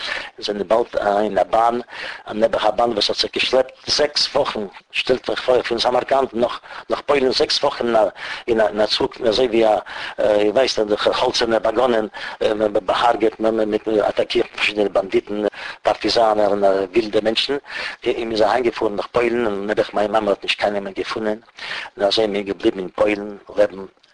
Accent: Russia; born there; German is a second language; Ich bin geboren in Russland.

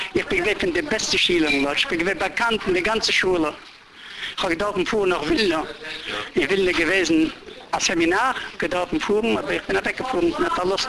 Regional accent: Germany; first language Yiddish; German is a second language; also born or lived in Łódź, Poland; Ich kenne Polnisch. Ja. Ich kenne noch Polnisch. Ich kenne Deutsch. Ich habe gelernt Deutsch noch vor dem Krieg. War nah vor gewesen. Aufgezogen in Deutschland. Ein Jüdischer, aber wir waren in Deutschland aufgezogen.

